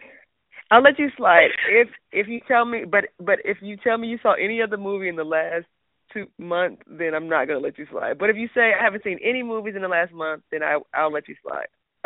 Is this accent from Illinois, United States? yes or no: no; Atlanta, Georgia, United States; I'm from Atlanta, and I do a little bit of everything